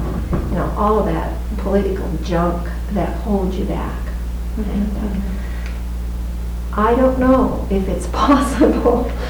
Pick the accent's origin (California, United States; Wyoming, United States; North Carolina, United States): Wyoming, United States; Cheyenne; I'm from Cheyenne, Wyoming. And I belong to St. Paul's Lutheran Church there, a very conservative, church.